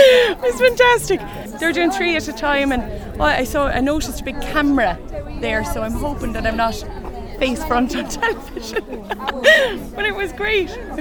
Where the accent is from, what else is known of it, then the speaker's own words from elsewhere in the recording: Waterford, Munster, Ireland; From Waterford in the south of Ireland.